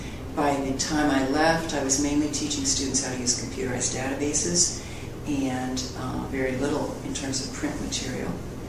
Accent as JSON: {"language": "English", "town": "Columbus", "region": "Ohio", "country": "United States", "tie": "born or raised there", "said": "I grew up in Ohio, out in Columbus, and I remember as a child we'd go to the Ohio State football games"}